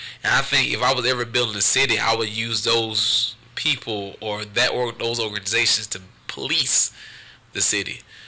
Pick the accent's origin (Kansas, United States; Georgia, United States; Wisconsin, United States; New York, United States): Georgia, United States; Atlanta; Yeah, he's from Adamsville, and I'm from Adamsville, Atlanta, Georgia as well.